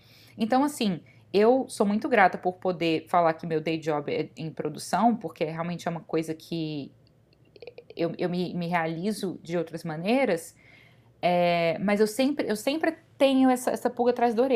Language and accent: Portuguese; Brazil; now in United States; como brasileira morando nos Estados Unidos